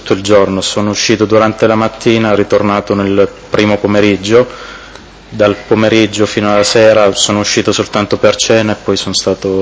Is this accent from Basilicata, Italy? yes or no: yes; Maratea, Basilicata, Italy; born there; Sono nato a Maratea il 18 giugno 1979.